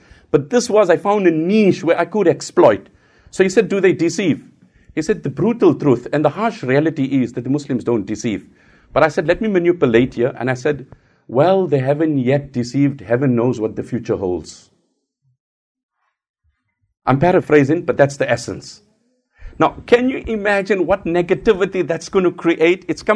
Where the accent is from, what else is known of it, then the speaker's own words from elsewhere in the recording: South Africa; I come from South Africa and we have a relative good relation